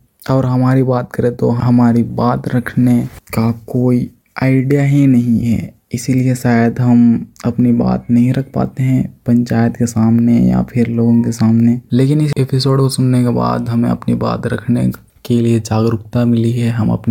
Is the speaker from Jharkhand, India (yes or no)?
yes; Karuna, Jharkhand, India; मैं तुरपा प्रखंड के करुणा गांव का निवासी हूँ।